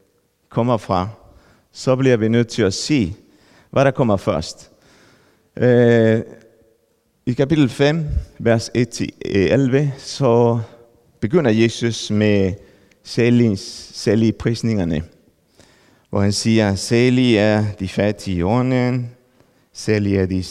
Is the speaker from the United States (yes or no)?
no; Peru; Danish is a second language; now in Denmark; Jeg kommer fra Peru. Flyttede her i 2006. Jeg er gift med en bornholmer.